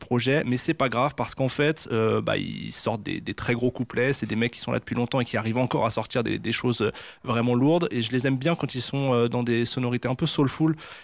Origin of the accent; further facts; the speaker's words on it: United States; Ouais, je suis clairement américain.